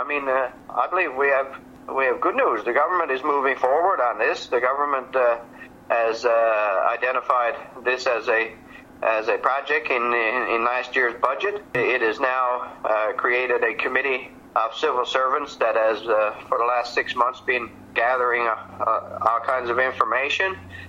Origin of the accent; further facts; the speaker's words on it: Newfoundland and Labrador, Canada; I grew up in the Strait of Belle Isle, and every night we could, on a clear night, you could seem like you could draw a rock across to the island. I grew up on the Labrador side